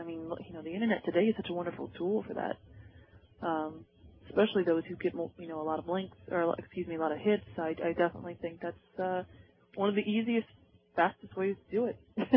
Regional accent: Scotland, United Kingdom; I'm Scottish, so I can't help either.

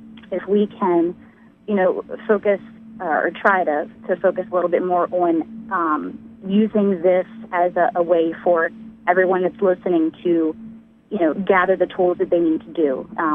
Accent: Baltimore, Maryland, United States; I come from Baltimore, Maryland.

